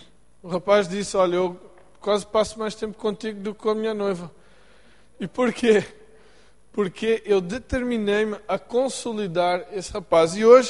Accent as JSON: {"language": "Portuguese", "country": "Portugal", "lives_now": "United States", "said": "Vocês perdoem o meu sotaque, eu sou português, de família brasileira, vivo nos Estados Unidos e falo espanhol metade do tempo"}